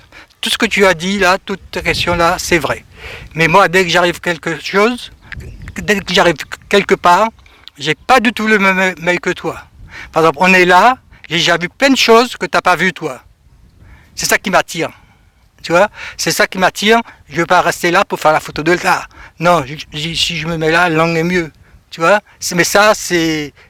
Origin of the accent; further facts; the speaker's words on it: French Guiana, France; Oui, je suis Guyanais.